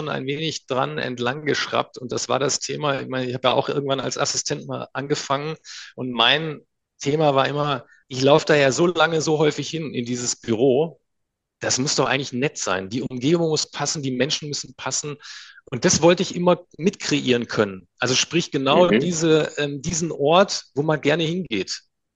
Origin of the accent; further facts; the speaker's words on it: North Rhine-Westphalia, Germany; now in Munich, Germany; Ich komme ja eigentlich auch nicht aus München. Ich komme ja eigentlich aus dem Sauerland, wo man zum Lachen in den Keller geht.